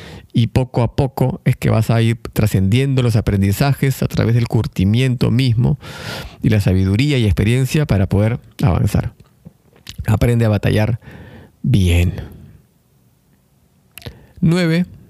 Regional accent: Lima, Peru; now in Buenos Aires, Argentina; como buen peruano limeño, chapado a la antigua, en una ciudad que lamentablemente es bastante chata con respecto a muchísimas cosas.

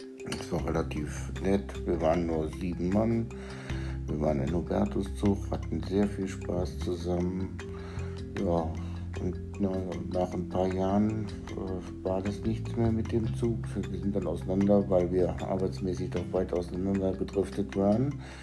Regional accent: Neuss, North Rhine-Westphalia, Germany; Also ich wurde am 8.12.1963 geboren in Neuss. Ne? Bin auch in der Nähe von Neuss aufgewachsen, habe in Norf die Realschule besucht.

